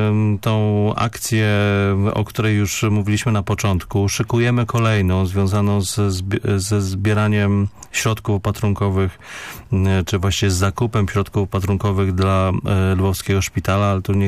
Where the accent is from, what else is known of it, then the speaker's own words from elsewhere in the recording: Poznań, Greater Poland Voivodeship, Poland; że się podpisałem pod tym listem jako poznaniak, a nie jako konsul